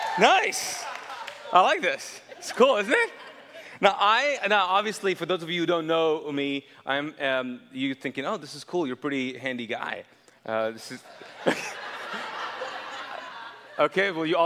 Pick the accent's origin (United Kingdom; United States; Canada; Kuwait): Kuwait; my background, I grew up in Kuwait